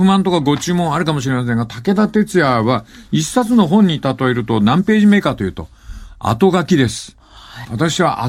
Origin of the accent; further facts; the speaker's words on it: Fukuoka, Japan; 西区の方でございます。私の実家は博多区です。